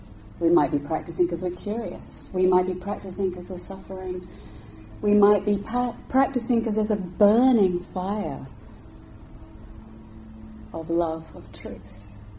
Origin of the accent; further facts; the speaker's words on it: London, United Kingdom; now in Devon, United Kingdom; Because we live in Devon, and even though I grew up in London, I was on the tube, I always feel like a tourist.